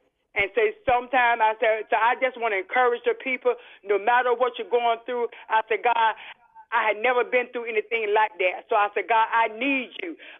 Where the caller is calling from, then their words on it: Ahoskie, North Carolina, United States; I'm calling from Ahoskie, North Carolina.